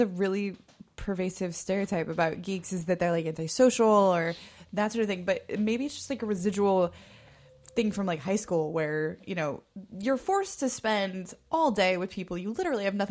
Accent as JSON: {"language": "English", "town": "Detroit", "region": "Michigan", "country": "United States", "tie": "born or raised there", "said": "my best friend and I, when we were growing up in Detroit or whatever"}